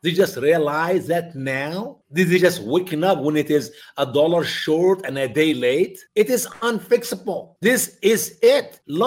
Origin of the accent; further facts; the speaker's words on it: Egypt; I have seen it so many times in where I grew up in Egypt, 28 days.